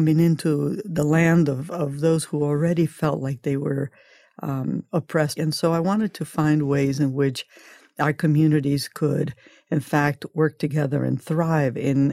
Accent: Washington, District of Columbia, United States; also born or lived in Bolivia; I was born in Bolivia. I came to the States, I think, when I was about 9 years old. And we landed in Washington, D.C., and we grew up in the D.C. area

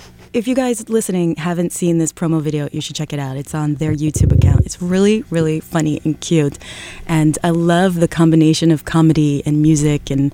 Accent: New York, United States; because I'm from New York and I live here, and I love a New York shout-out.

